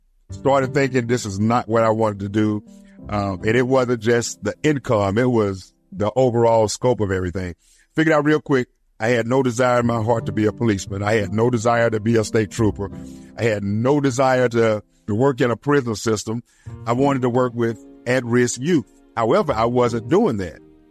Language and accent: English; Oxford, Mississippi, United States; I was born and raised here in Oxford, Mississippi.